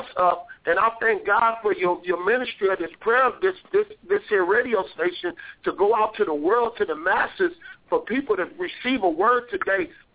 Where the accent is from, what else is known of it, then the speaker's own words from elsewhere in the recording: East Palo Alto, California, United States; I grew up in California